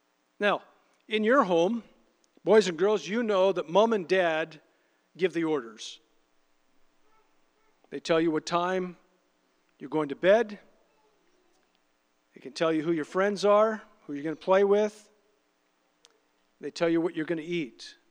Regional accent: Canada; After all, I'm Canadian and I'm entitled.

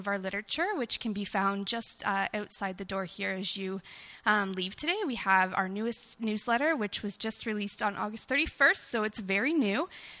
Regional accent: London, Ontario, Canada; I am from London, Ontario

